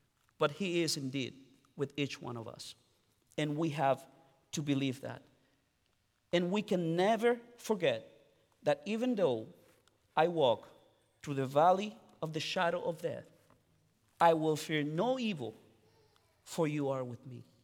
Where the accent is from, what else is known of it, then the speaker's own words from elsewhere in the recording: Dominican Republic; English is a second language; I was born and raised in the Baté. Baté is our communities within the sugarcane fields where Haitians and their descendants live.